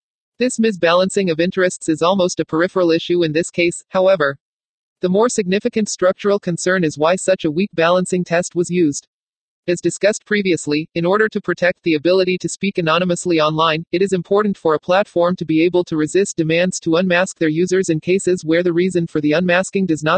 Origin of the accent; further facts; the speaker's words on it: San Bernardino, California, United States; born there